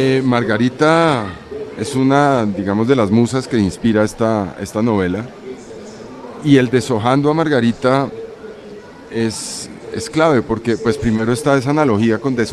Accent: Bogotá, Colombia; also born or lived in Paris, France; Me crié en Bogotá, o sea, crecí en Bogotá. Digamos que soy bogotano, pero no soy cachaco. y efectivamente, pues soy libanés también.

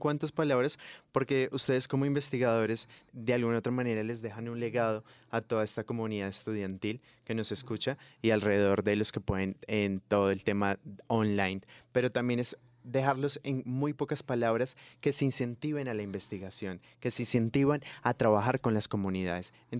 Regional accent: Colombia; como colombianos

